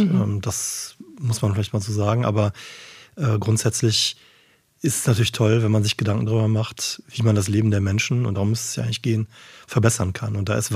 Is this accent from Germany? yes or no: yes; Cologne, North Rhine-Westphalia, Germany; Ich komme aus Köln